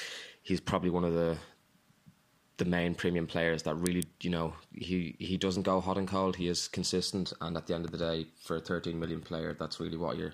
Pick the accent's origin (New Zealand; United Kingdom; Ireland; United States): Ireland; Dublin, Leinster; I'm from Dublin, Ireland, and I run a media production company here in Dublin.